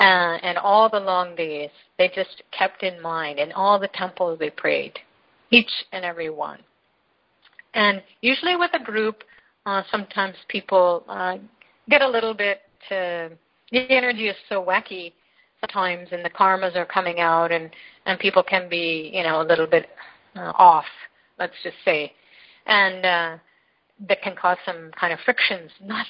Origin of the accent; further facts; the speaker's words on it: Toronto, Ontario, Canada; Here I am from Canada, Toronto, Canada, and I'm on the other side of the world in the deep south of India